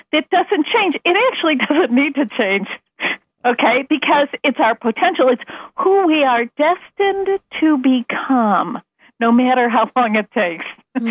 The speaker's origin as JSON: {"language": "English", "region": "Midwest", "country": "United States", "said": "you know, I'm from the Midwest."}